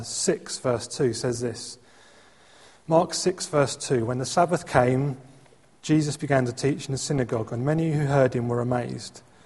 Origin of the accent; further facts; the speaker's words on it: Luton, East of England, United Kingdom; I grew up in Luton, and so I kind of feel the sort of, you know, when people ask you where you came from, you said Luton